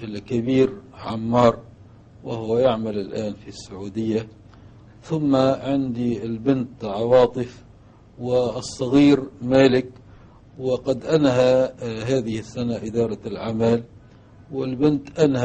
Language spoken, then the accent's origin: Arabic; Tripoli, North Governorate, Lebanon; أنا من مواليد 1941، أنهيت دراستي الابتدائية والمتوسطة والثانوية في مدينة طرابلس في المدارس الرسمية إجمالا